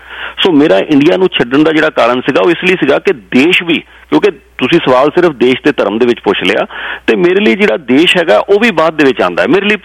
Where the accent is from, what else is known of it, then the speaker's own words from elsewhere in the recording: Punjab, India; ਮੈਂ ਵੀ ਸਰ ਉੱਥੇ ਪੰਜਾਬ ਤੋਂ ਆਇਆ, ਮੈਂ ਵੀ ਸਿੱਖ ਪਰਿਵਾਰ ਤੋਂ ਹਾਂ, ਮੇਰੇ ਪੇਰੈਂਟਸ ਨੇ ਵੀ ਅੰਮ੍ਰਿਤ ਛਕਿਆ